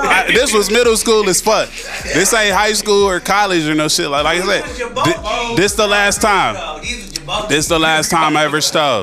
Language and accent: English; Detroit, Michigan, United States; I went to middle school in Highland Park. I'm from Detroit though.